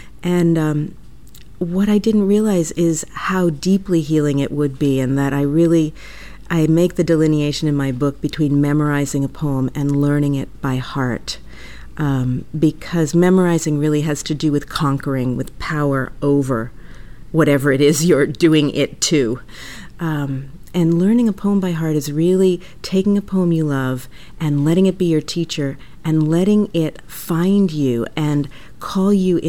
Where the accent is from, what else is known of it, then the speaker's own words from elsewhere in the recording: United States; Well, first I'd like to start with my home country, America.